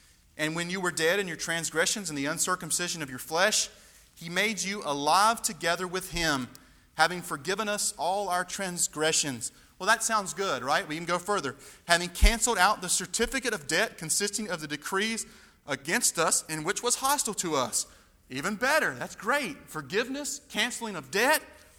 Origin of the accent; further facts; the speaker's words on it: Stokesdale, North Carolina, United States; I know when I grew up in Stokesdale, good old country town